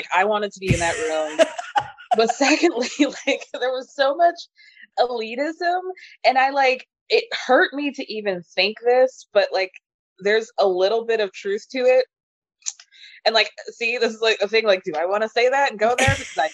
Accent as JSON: {"language": "English", "region": "Georgia", "country": "United States", "said": "because I'm from Georgia. So I know that that's, like, an elite place"}